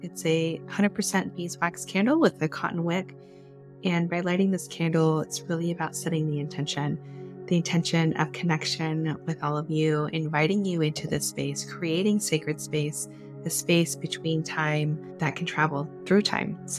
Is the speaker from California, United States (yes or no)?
yes; San Diego, California, United States; But I grew up here in San Diego. I did not want to leave San Diego